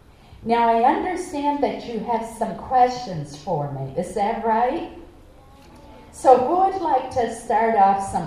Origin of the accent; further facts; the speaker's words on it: Caribou, Maine, United States; when I was growing up in Caribou in Aroostook County, I never would have guessed that someday I'd be in the United States Senate.